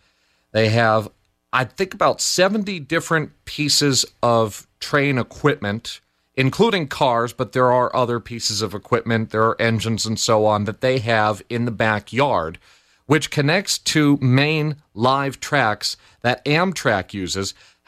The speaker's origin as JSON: {"language": "English", "country": "United States", "said": "I think America because I'm in America, I'm from America"}